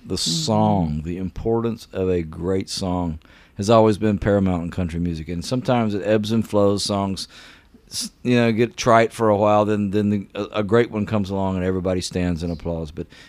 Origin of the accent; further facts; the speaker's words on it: United States; where I come from, It's 35 miles from where … the father of country music, was. And I love my hometown.